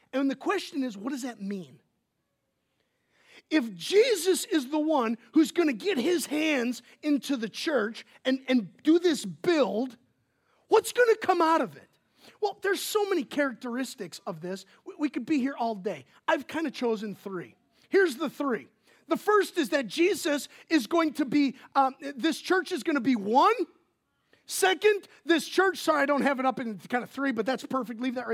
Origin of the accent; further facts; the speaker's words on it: Wisconsin, United States; because he's from Wisconsin and I'm from Wisconsin, and we just clicked.